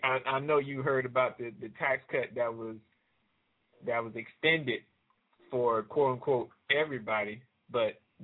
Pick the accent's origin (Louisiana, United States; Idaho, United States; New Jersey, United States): Louisiana, United States; New Orleans; it reminds me of what happened in my hometown, New Orleans, where after Katrina, a lot of the projects, they didn't open them back up.